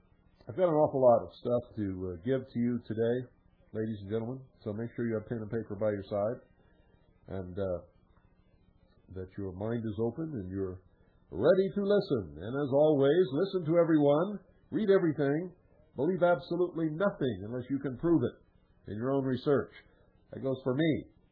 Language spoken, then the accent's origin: English; United States; it's not easy to say that because I'm an American, but it's absolutely true.